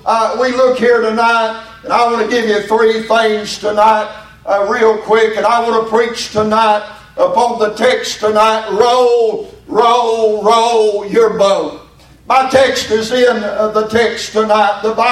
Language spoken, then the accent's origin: English; Kentucky, United States; wondering what in the world that a lad in Trinidad had to do with a boy in Kentucky